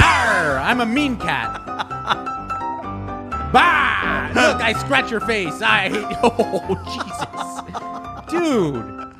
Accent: California, United States; I grew up in the San Gabriel Valley. I went to San Marino High School.

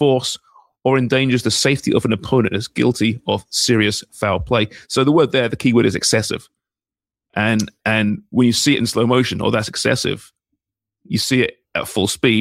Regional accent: England, United Kingdom; I'm English, therefore, what right do I have to criticize them?

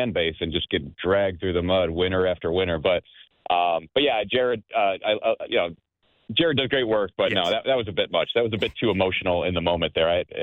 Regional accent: Cleveland, Ohio, United States; And just to correct the record, I am from Cleveland, but I am not a Cleveland Browns fan.

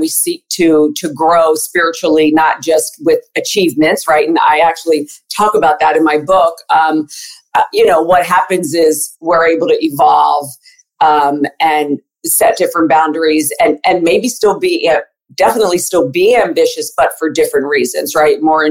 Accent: Wilmington, Delaware, United States; I'm from Wilmington, Delaware. That's where I'm born and raised. And my family is all natives of Puerto Rico.

